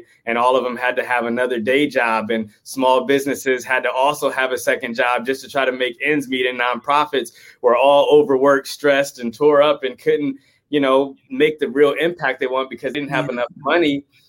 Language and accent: English; Oakland, California, United States; I grew up in Oakland, California. That's where I'm at.